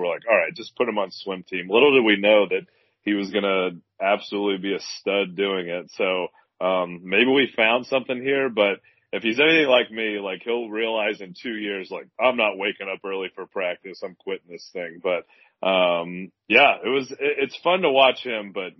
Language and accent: English; Louisville, Kentucky, United States; I grew up in Owl Creek subdivision in Louisville, and I was on the swim team for a couple of years.